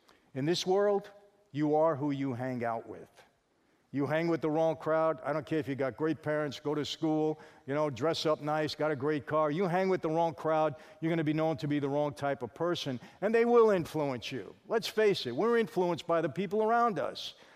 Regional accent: Brooklyn, New York, United States; also born or lived in Long Island; when I was growing up in Brooklyn and then Long Island

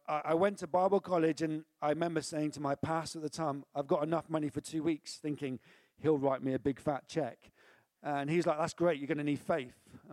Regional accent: South West England, United Kingdom; I'm from the West Country.

